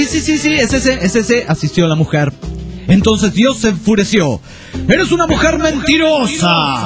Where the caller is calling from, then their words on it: San Luis, Argentina; de San Luis, Argentina.